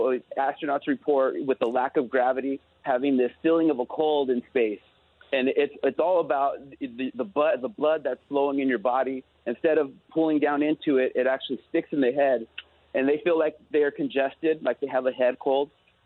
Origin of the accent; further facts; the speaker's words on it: Española, New Mexico, United States; I am an Española native. I was born in Santa Fe.